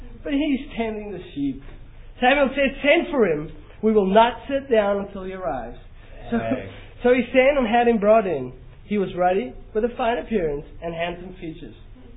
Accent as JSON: {"language": "English", "country": "South Africa", "lives_now": "United States", "said": "But I'm originally from South Africa."}